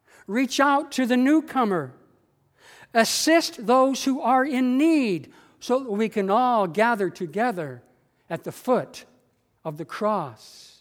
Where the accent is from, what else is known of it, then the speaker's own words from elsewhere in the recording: United States; especially in America, my home country, they were celebrating the legacy of the Reverend Dr. Martin Luther King